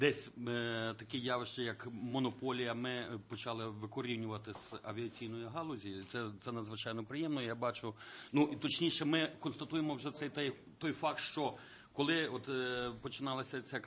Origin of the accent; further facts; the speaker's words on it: Lviv, Lviv Oblast, Ukraine; це навіть незважаючи на те, що я зі Львова